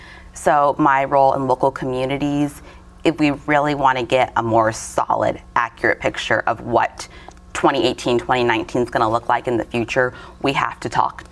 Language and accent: English; Phoenix, Arizona, United States; I grew up in Phoenix, so that means I had a public radio station to choose from, a public television station, multiple newspapers.